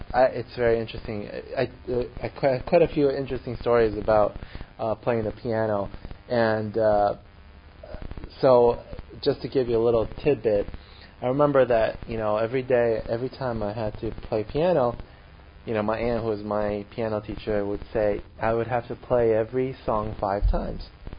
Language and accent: English; Brazil; But I actually was born and I grew up in Brazil.